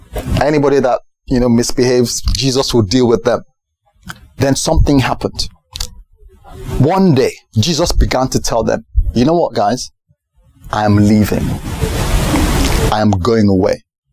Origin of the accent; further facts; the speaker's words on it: United States; It's good that I'm American, so I don't have to stick to all the British terms.